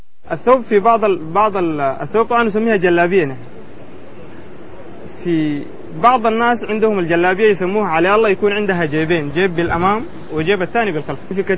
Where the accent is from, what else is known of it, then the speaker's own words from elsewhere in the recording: Sudan; عادات الزواج عندنا في السودان، الشاب طبعا موجود، يعني الوضع يختلف ما بين البادية والحضر